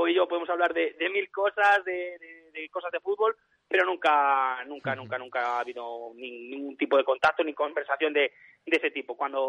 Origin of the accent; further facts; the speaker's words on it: Valladolid, Castile and León, Spain; Realmente, yo soy de Valladolid, evidentemente, es mi equipo de toda la vida.